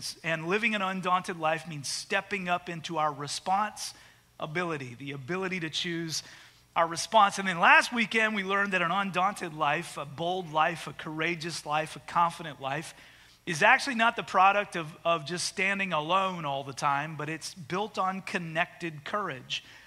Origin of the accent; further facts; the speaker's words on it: Canada; moved away as an adult; now in United States; I was born and raised in Canada, grew up there, but when I was 18, I came to college in the U.S., I met a girl, I moved back to Canada, but then that girl imported me, I moved here